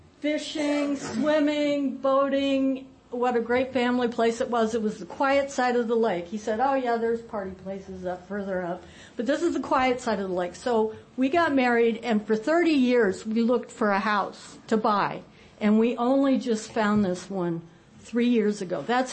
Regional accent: Jefferson City, Missouri, United States; I grew up in Jefferson City, Missouri, and everybody there goes to party at Lake of the Ozarks.

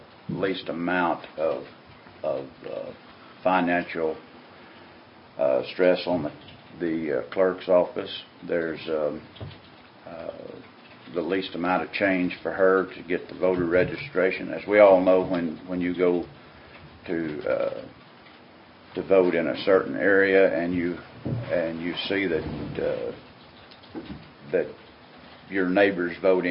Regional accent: Kirbyville, Missouri, United States; I was born in Kirbyville, raised there.

